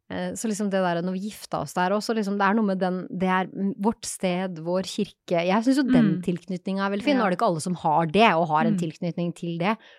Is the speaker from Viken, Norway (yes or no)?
no; Nannestad, Akershus, Norway; hvor vi hadde festen på bygdehuset hjemme i Nannestad.